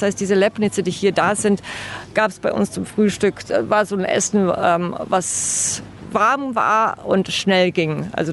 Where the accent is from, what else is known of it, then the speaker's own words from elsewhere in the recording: Bosnia & Herzegovina; now in Germany; Wir sind vier Schwestern, zum Teil wohnen wir in Deutschland, eine wohnt in Bosnien und dementsprechend repräsentieren wir Bosnien auf die weibliche bosnische Art.